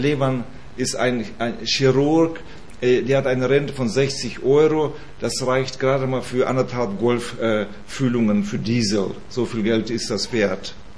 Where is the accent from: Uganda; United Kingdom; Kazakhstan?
Kazakhstan; Almaty Region; in Alma-Ata, das ist meine Heimat, wo ich geboren bin. So 40, 50 Kilometer entfernt bin ich geboren in Kasachstan.